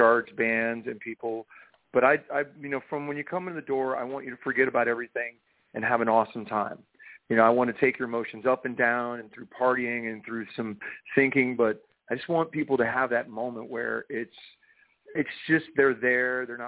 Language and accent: English; Florida, United States; born there; also born or lived in England / Connecticut / Kansas / North Carolina; now in Nashville, United States; Well, I'd say I was born in Florida, and I moved to England, went to Connecticut, Kansas, North Carolina, Florida, out to Los Angeles. And I live in Nashville.